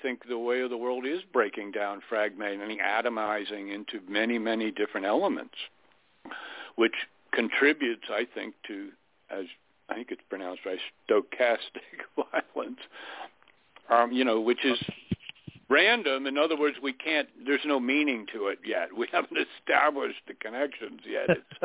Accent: Florida, United States; In Florida, they're making laws down in my home state of Florida.

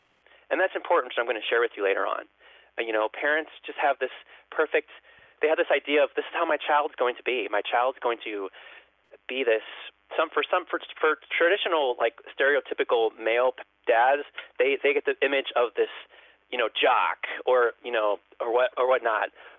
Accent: Chicago, Illinois, United States; This is like on some side street in Chicago. I grew up in Chicago.

